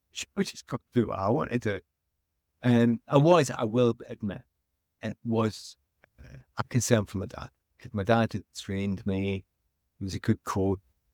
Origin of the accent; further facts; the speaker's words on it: Glasgow, Scotland, United Kingdom; growing up in the East End of Glasgow, I loved it. I was really, really happy.